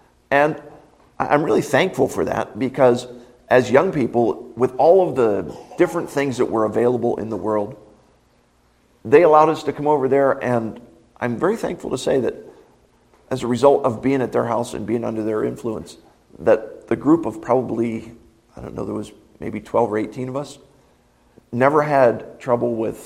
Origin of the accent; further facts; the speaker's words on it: Philadelphia, Pennsylvania, United States; I grew up out in Philadelphia, and the place that I grew up, we were about an hour and a half from the shore in New Jersey.